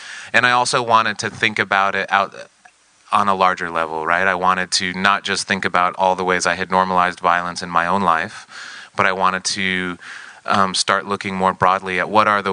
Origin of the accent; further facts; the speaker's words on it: Arizona, United States; I grew up in Arizona. My mother was a park ranger, so I kind of grew up in deserts and like wild places.